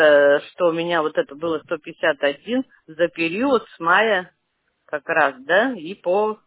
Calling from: Pargolovo, Saint Petersburg, Russia; Это я звоню вам из Парголова.

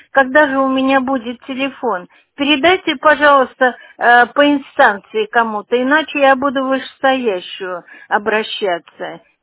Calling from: Shushary, Saint Petersburg, Russia; я из Шушар, Соколова, Первомайская, 19, корпус 1, квартира 51.

